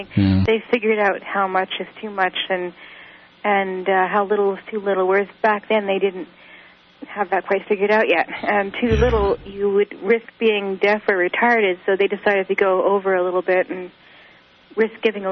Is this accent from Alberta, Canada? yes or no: yes; Calgary, Alberta, Canada; born or raised there; also born or lived in Saskatoon